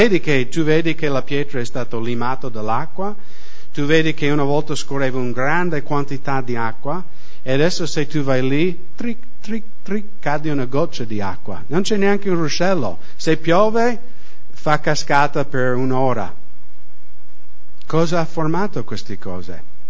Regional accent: United States; Italian is a second language; now in Italy; negli Stati Uniti, da dove vengo io

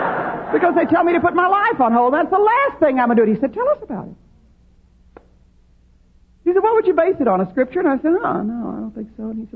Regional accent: Texas, United States; moved away; 1974, I moved to the West Coast from Dallas. Now, I had always lived in Texas all my life. And I love Texas. I have friends in Texas. My family, my brothers, I have two brothers who were both born in Texas, as was I.

